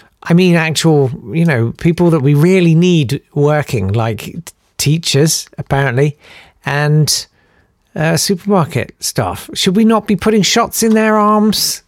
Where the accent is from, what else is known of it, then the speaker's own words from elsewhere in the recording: United Kingdom; We're making it work, aren't we? Because we're British!